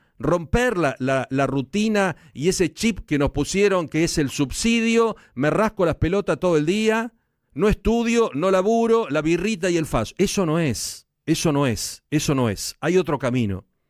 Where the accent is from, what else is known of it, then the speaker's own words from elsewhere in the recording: Argentina; soy argentino, vivo en el país, pago los impuestos y quiero seguir viviendo en la Argentina.